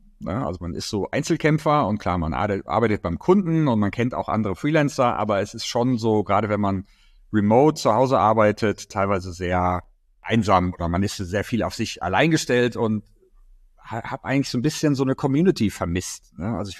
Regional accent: Dortmund, North Rhine-Westphalia, Germany; also born or lived in United States / Sweden; Ich bin kein Berliner. Die wenigsten in Berlin sind ja heutzutage Berliner. Ich komme ursprünglich aus Dortmund, habe da studiert

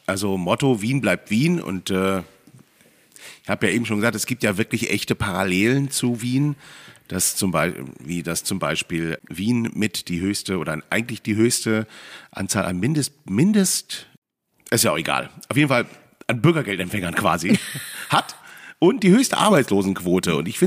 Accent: Cologne, North Rhine-Westphalia, Germany; Aber ich bin ja auch Rheinländer. Ich bin ja auch Kölner

